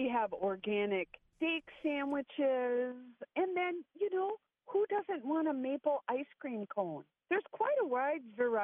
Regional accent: La Crosse, Wisconsin, United States; I'm definitely a river gal. I'm originally from La Crosse, so I have lived in a few river towns right in this upper Mississippi area.

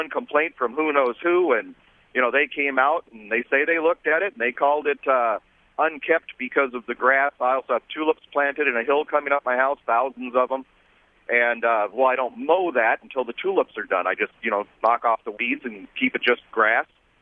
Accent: Appleton, Wisconsin, United States; Hi, I'm from Appleton.

